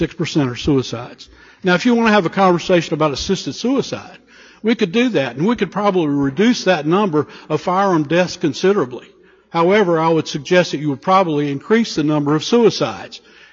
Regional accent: North Carolina, United States; I grew up in Cabarrus County, where J.B. Roberts would issue one permit, pistol purchase permit, to anyone.

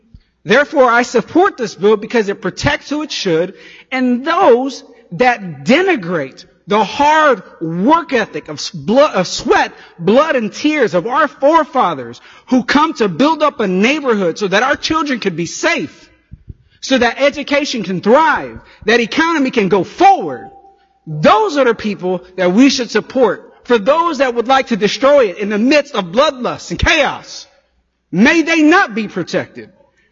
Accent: Chicago, Illinois, United States; I grew up in Southside Chicago. I was the son of a migrant family from Central Louisiana. I grew up primarily low income with other minorities.

